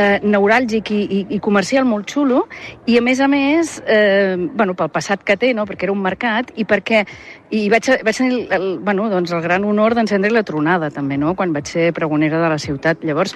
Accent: Reus, Catalonia, Spain; now in Barcelona, Spain; Doncs vivim a Barcelona, no, però jo sóc de Reus, sempre, no?

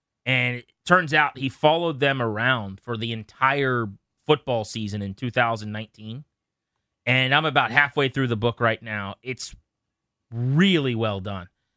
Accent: King George County, Virginia, United States; As someone who is lucky enough to have been born and raised, and I'm from King George County, which is not Washington, D.C.

